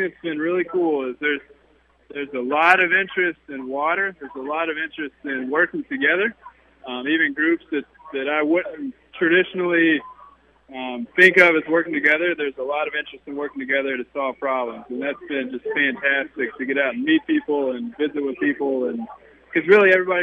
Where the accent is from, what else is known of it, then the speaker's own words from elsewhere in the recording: Kentucky, United States; also born or lived in Oklahoma; now in South Dakota, United States; From Kentucky originally, and then spent some time in Oklahoma, so South Dakota is a much cooler climate, if you will.